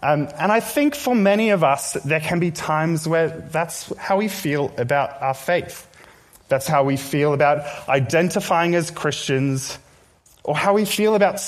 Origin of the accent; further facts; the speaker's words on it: South Africa; when I explained that I'm South African, her face just dropped instantly.